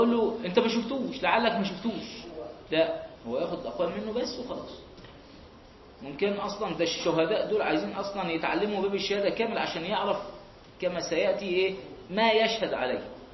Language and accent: Arabic; Egypt; أصبح في وقت معين حاجة عندنا في مصر هنا